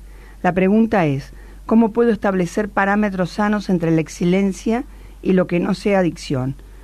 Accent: Olavarría, Buenos Aires Province, Argentina; soy de Olavarría.

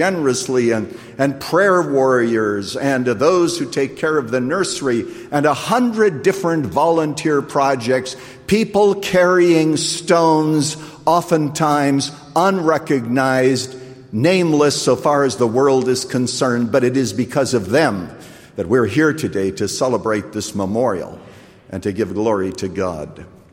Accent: Canada; He's the same Holy Spirit who converted me as a boy when I was growing up in Canada.

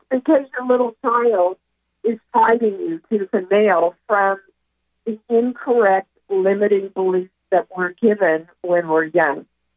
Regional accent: Kansas, United States; Like, you know, I was raised in Kansas. We were very poor, very religious family, a Methodist family, and my grandmother used to say to me … you don't need any more than you need.

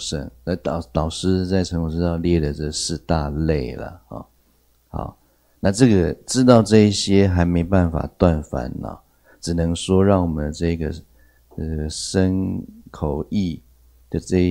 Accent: Taiwan; 这个我们台湾这边说 gap so 是吗？

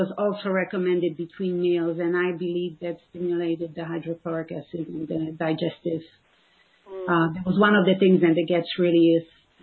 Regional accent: Poland; you know, I'm from Poland, so my mother always made big portions.

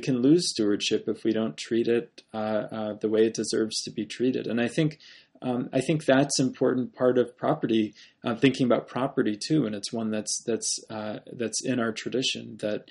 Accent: Virginia, United States; I grew up in Virginia, the old Dominion

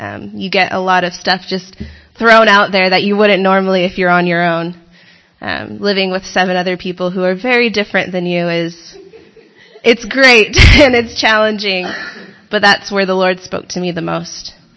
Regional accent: Los Angeles, California, United States; I'm from Los Angeles. I actually live there.

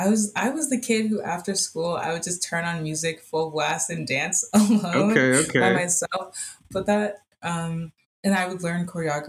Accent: Nigeria; So My parents are Nigerian. I'm Nigerian.

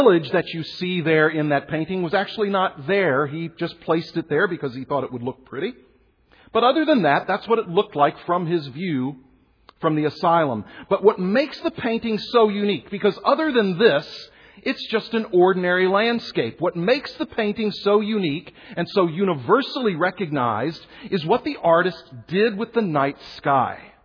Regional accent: Houston, Texas, United States; I grew up in Houston, Texas.

